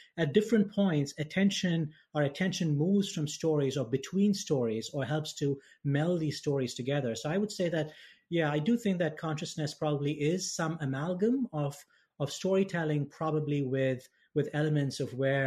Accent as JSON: {"language": "English", "country": "India", "tie": "born or raised there", "said": "growing up in India and raised in a household that was a Hindu household"}